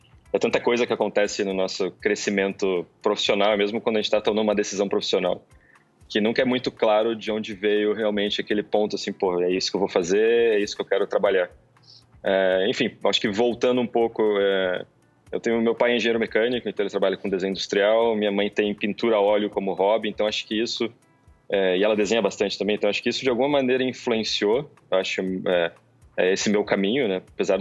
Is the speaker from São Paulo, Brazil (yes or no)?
no; Porto Alegre, Rio Grande do Sul, Brazil; Eu sou de Porto Alegre, enfim, é o meu time, time do coração